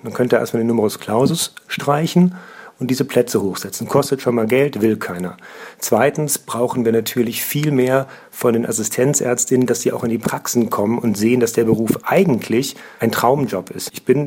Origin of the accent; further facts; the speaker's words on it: Bonn, North Rhine-Westphalia, Germany; Wir als Bonner haben es ja echt noch gut mit 3 Kliniken und noch einer ganz guten Arztdichte.